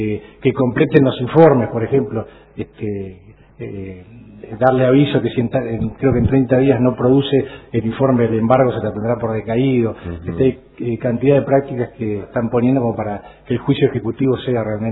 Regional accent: Trelew, Chubut, Argentina; also born or lived in Comodoro Rivadavia; No, yo viví cuando era chico en Comodoro, soy de Trelew.

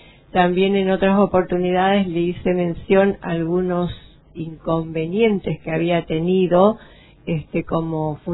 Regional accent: Esquel, Chubut, Argentina; Yo que soy de Esquel

